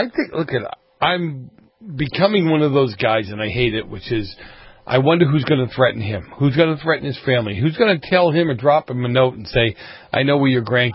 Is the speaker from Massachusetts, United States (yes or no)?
yes; Boston, Massachusetts, United States; I grew up in Boston days when the mafia was very active in Boston.